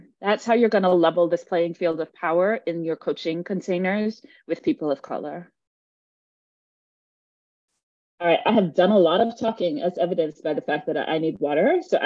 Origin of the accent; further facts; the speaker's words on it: Jamaica; I am Jamaican. When I am not with my family, I don't sound Jamaican. And people will often say, where are you from? And because I don't sound Jamaican. I have sounded more Jamaican in the 3 weeks that I have been here